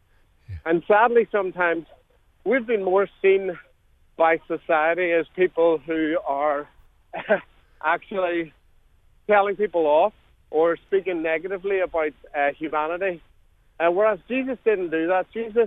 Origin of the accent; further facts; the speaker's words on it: Ireland; You know, being an Irish band